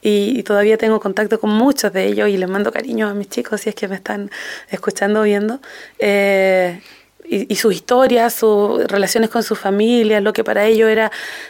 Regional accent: Chile; queriendo describir el cómo somos los chilenos

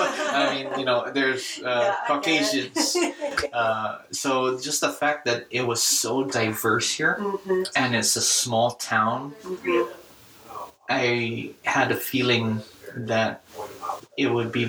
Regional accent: Guam; When I was growing up on Guam, my father concentrated on English really for us

